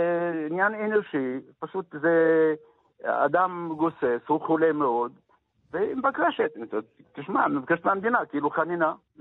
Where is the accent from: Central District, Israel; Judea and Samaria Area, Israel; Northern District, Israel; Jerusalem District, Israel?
Northern District, Israel; Lajjun; born there; לג'ון זה כפר שאני נולדתי בו בשנת 43